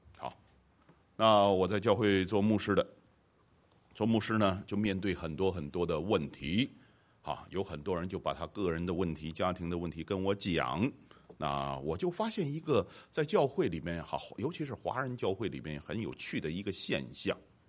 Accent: China; 我们中国人很少有这种习惯

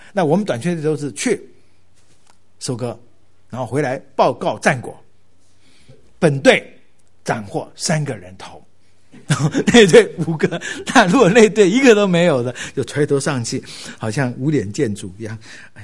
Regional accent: China; 尤其我们中国人哪会傻乎乎给你真名真姓真地址还有真电话

